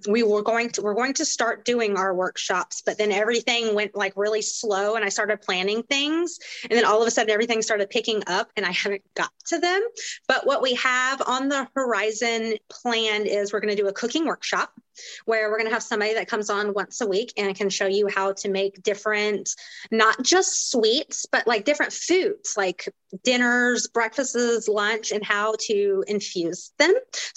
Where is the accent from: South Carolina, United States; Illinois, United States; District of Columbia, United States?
South Carolina, United States; I did. Yeah, I'm from the East Coast.